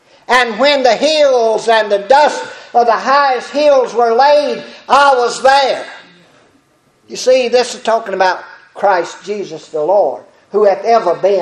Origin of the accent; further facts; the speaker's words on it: Patrick County, Virginia, United States; Up in Patrick County, where I was raised in Virginia. I hadn't been to Tar Heel all my life, but where I was raised in Patrick County.